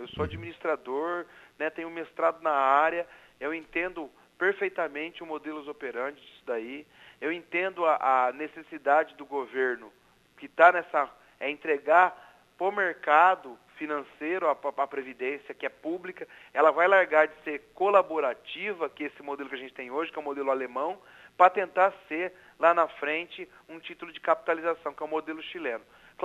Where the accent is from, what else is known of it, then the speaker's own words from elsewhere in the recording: Apucarana, Paraná, Brazil; que eu sou de Apucarana, né?